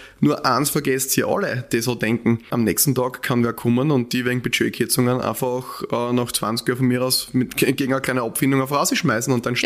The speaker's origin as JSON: {"language": "German", "region": "Styria", "country": "Austria", "said": "wir sind zwar Steirer, wir kommen eben aus der Steiermark und das heißt, wir reden so, wie wir sind"}